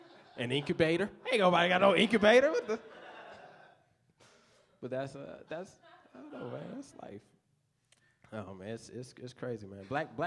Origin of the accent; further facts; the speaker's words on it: the South, United States; And I grew up in the South. Food is big in the South.